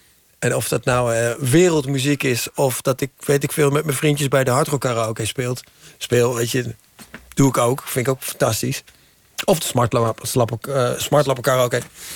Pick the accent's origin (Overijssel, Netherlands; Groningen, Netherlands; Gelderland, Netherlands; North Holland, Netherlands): Overijssel, Netherlands; Deventer; born there; Ik ben in Deventer geboren.